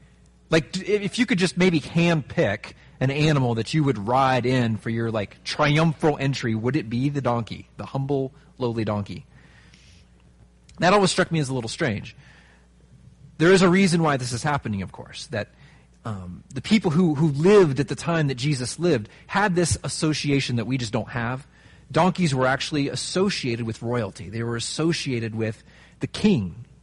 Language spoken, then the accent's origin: English; Ohio, United States; I remember growing up in Ohio, small town, right? Midwest.